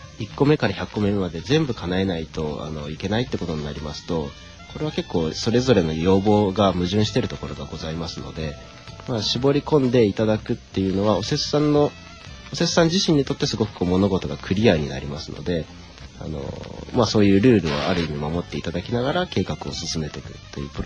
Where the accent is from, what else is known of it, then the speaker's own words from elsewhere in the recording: Toyota, Aichi, Japan; 私がトヨタ市出身ですから